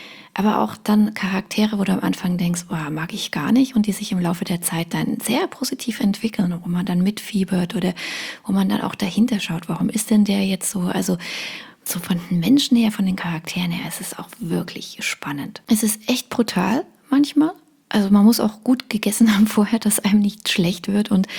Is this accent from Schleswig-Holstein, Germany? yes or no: no; Dresden, Saxony, Germany; ich bin Dresdnerin